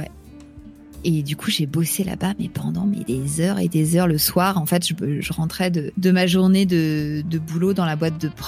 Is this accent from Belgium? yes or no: no; Paris, Île-de-France, France; Et pourtant, comme tu dis, je suis parisienne et donc j'avais déjà la pratique des loyers parisiens